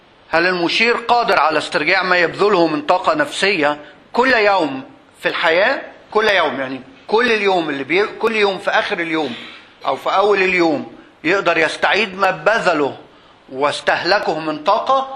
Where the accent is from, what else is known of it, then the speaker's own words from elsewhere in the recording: Egypt; كل اللي احنا بنعمله هنا في مصر، وانا نفسي كمصري